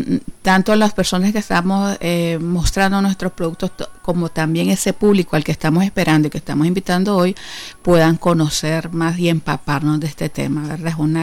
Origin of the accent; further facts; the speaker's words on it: Nicaragua; que es una manifestación de cómo somos las mujeres nicaragüenses